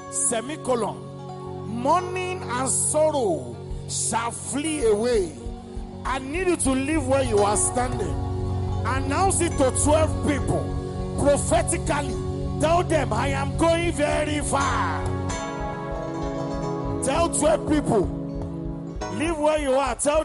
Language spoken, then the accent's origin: English; Lagos, Nigeria; You know, me, I came from Lagos, so the way we do in Lagos, we don't form two show.